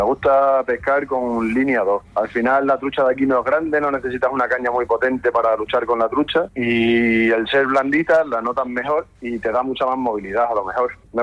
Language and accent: Spanish; Jerte, Extremadura, Spain; al final soy de Jerte, nacido en Jerte, vivo ahí